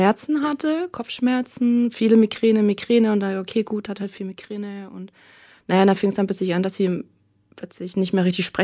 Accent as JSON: {"language": "German", "region": "Southern Germany", "country": "Germany", "lives_now": "Hamburg, Germany", "said": "ich komme ja halt aus Süddeutschland, lebe auch in Hamburg."}